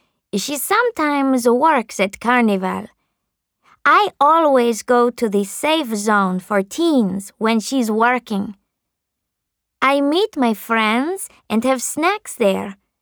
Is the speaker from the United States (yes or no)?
no; Olinda, Pernambuco, Brazil; I'm from Olinda, a town in Pernambuco state in Brazil. I love my town